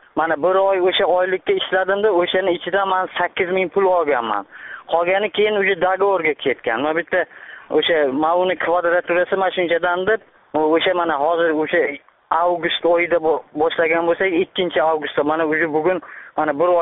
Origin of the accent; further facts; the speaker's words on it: Parkent, Tashkent Region, Uzbekistan; Yo'q, aniqa Parkent rayonidanman.